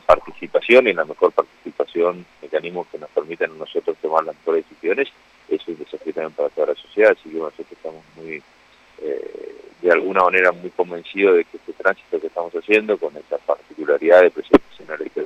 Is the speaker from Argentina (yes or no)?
yes; Argentina; como ciudadano argentino